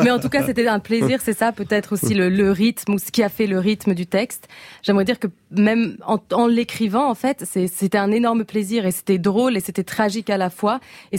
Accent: Switzerland; en tant que Suisse, il faut dire que ce passage

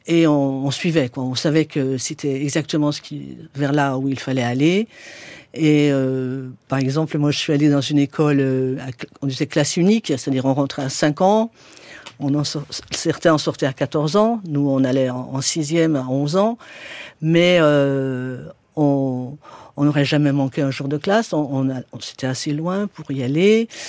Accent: Saint-Claude, Bourgogne-Franche-Comté, France; born there; je suis née dans le Haut-Jura, mais dans une petite ville ouvrière de fond de vallée, un peu sombre.

